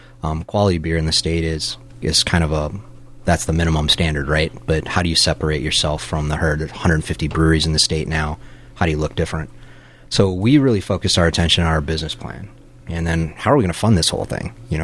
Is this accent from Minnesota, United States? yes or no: yes; Rochester, Minnesota, United States; now in Minneapolis, United States; We're all from Rochester. Well, the three of us are from Rochester.